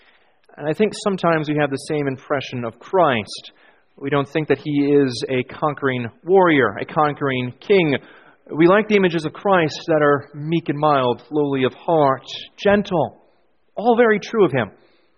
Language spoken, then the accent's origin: English; Brooklyn, Wisconsin, United States; grew up in a tiny town, Brooklyn, Wisconsin. And I never tell people when I first meet them that I'm from Brooklyn, Wisconsin, of 1,400 people, because no one knows where Brooklyn, Wisconsin is.